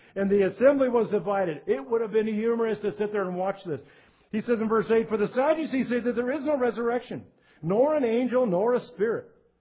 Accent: La Pine, Oregon, United States; I was raised in Lapine. My heritage is Lapine. I went to Lapine High School

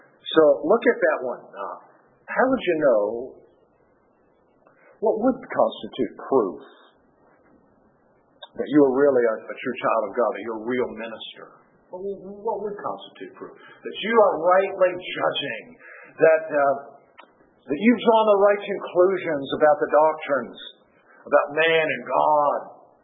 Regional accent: Ohio, United States; Well, I have to say this, since I'm from Ohio and I like football, I'm really hoping Ohio State will win tomorrow.

